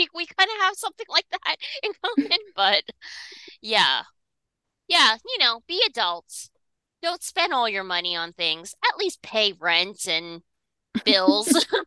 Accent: New York, United States; growing up in New York, you know, and growing up at the age that I grew up here, I had CMJ.

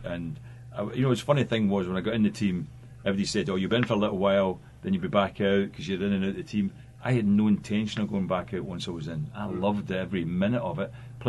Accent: Stevenston, Scotland, United Kingdom; also born or lived in Kilwinning; I was brought up in Stevenston, though. That was the next town to Kilwinning. Kilwinning was where the maternity hospital was, where I was born.

